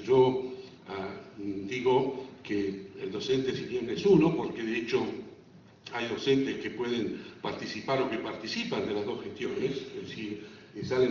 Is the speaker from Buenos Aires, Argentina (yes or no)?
yes; Buenos Aires, Argentina; yo asumo como porteño, y cada uno como de cada jurisdicción asuma también su sentido de culpa